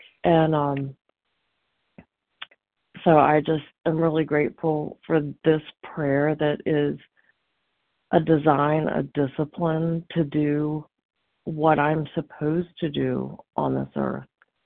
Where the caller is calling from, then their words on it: Virginia, United States; from Virginia.